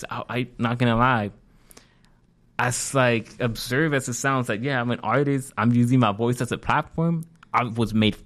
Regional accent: Van Nuys, California, United States; I grew up in the Mid Valley

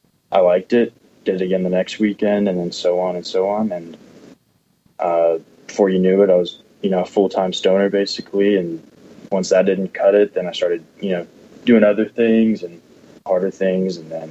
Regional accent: Flower Mound, Texas, United States; Yeah, so I grew up in the North Texas area, Flower Mound, Texas, my whole life.

